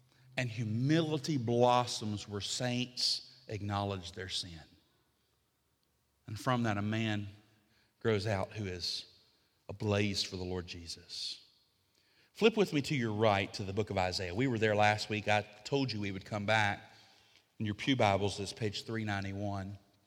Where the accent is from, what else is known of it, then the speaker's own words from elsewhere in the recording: Alabama, United States; I told you I grew up in Alabama, right? We were poor there.